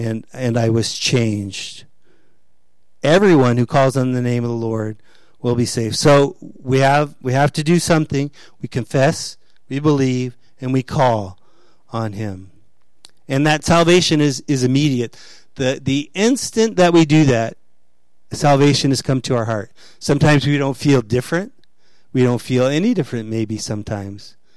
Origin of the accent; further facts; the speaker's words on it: Miami, Florida, United States; Or growing up in Miami, you know, if I was Jewish or if I was Hispanic or whatever, Haitian.